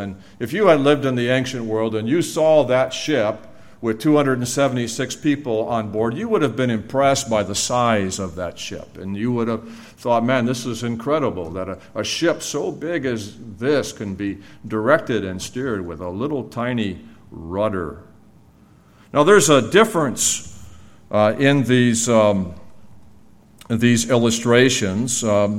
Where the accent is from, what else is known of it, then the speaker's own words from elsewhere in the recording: Illinois, United States; I grew up near Chicago, and every October 8th, we commemorated in the Chicagoland area the Great Chicago Fire of 1871.